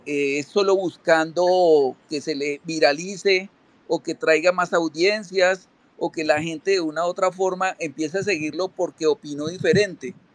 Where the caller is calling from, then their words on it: Bogotá, Colombia; Yo estoy en Bogotá.